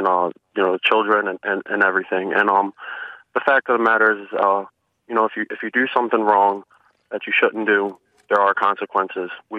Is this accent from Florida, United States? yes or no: no; Baltimore, Maryland, United States; I'm 27 years old. I'm from Baltimore. My mother's white. My father's black. I've lived in poor neighborhoods and neighborhoods that are very well off.